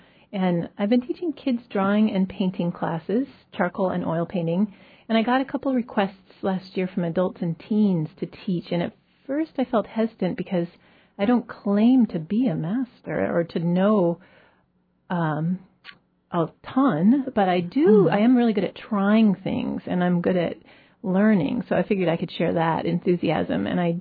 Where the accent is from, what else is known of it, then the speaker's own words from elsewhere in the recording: Oregon, United States; And so I grew up in Oregon.